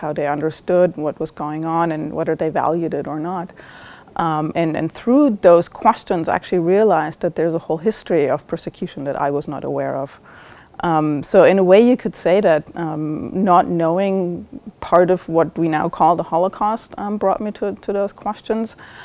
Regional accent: Germany; also born or lived in East Germany; I grew up in East Germany, the former GDR

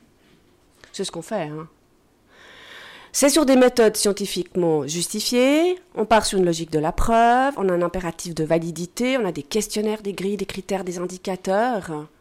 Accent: Vaud, Switzerland; je suis genevoise, je suis suisse. J'ai même expliqué hier soir que je n'étais même pas genevoise, j'étais vaudoise.

